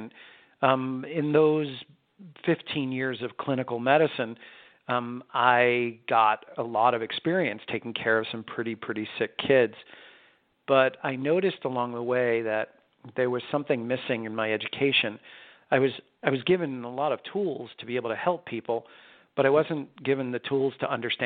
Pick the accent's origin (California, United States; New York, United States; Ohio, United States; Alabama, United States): New York, United States; Well, I was born and raised in New York